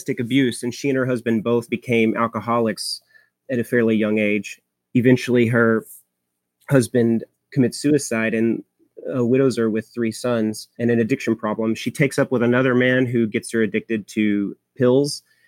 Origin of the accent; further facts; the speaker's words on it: Hot Springs, Arkansas, United States; Well, I grew up there in the 1980s and the gambling business was not that far gone at that point.